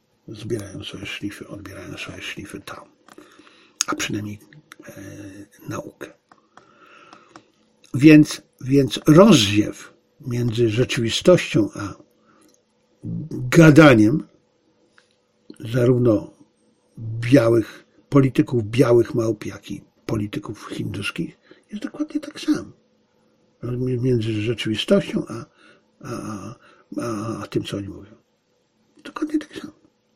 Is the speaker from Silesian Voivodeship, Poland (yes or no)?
yes; Zabrze, Silesian Voivodeship, Poland; a ja pochodzę z Zabrza, więc wtedy w Zabrzu było 17 kopalń.